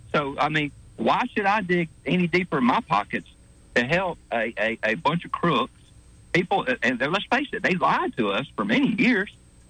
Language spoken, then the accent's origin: English; Montgomery, United States; I grew up in Montgomery. I went to school in the Montgomery public school system back when it was really good.